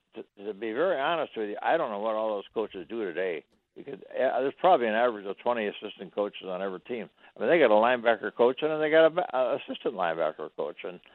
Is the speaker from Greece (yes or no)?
no; Canada; I came from Canada, of course